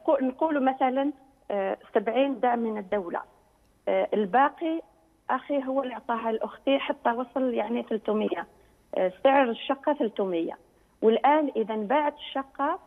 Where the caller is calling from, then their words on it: Canada